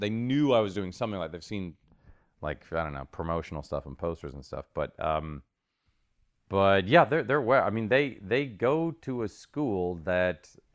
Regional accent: Rome, Lazio, Italy; also born or lived in Seattle / New Jersey; now in United States; I was born in Rome. We moved to Seattle, which my father, when he first got there, hated it and said, literally, he set out.

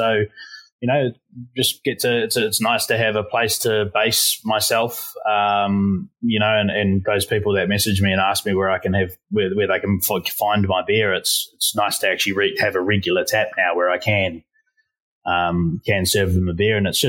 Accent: New Zealand; now in Australia; being a Kiwi, it's really expensive for me to do that TAFE course

